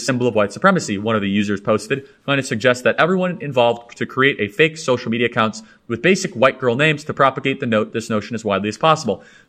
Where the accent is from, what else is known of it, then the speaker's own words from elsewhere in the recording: Scotland, United Kingdom; I'm Scottish, Kirk means church, going all the way back to William Wallace, we have genealogy in our family